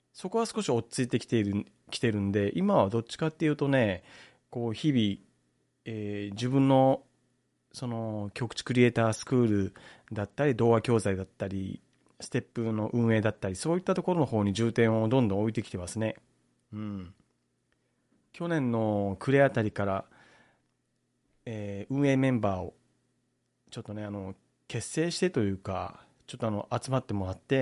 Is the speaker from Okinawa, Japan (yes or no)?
yes; Okinawa, Japan; こう地元沖縄のラジオだったり聞いたりするんだけども